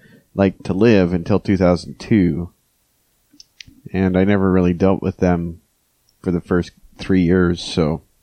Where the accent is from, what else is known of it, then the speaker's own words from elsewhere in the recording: Canada; See, I'm Canadian.